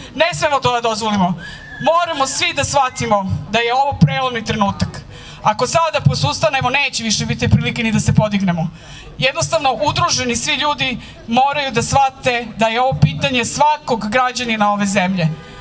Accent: Velika Kruševica, Šumadija and Western Serbia, Serbia; Ja dolazim iz Leča, iz Velike Kruševice, preciznije tamo živim kod Rekovca i pozdravljam vas u ime svih Levčana.

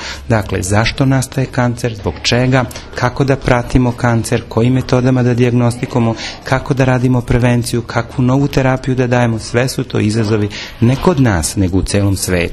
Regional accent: Serbia; Njima je prosto bilo značajno što sam ja iz Srbije

